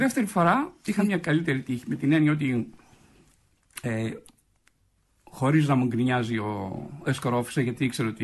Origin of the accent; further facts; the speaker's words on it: Greece; και εκεί το διαβατήριο με βοήθησε πάρα πολύ, σαν Έλληνας.